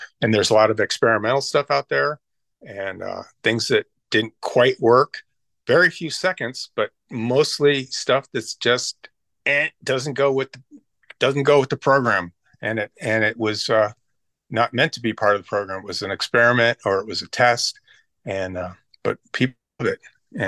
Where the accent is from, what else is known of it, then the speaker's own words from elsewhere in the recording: Los Angeles, California, United States; I grew up in Los Angeles, and a bunch of my buddies are doctors at this point.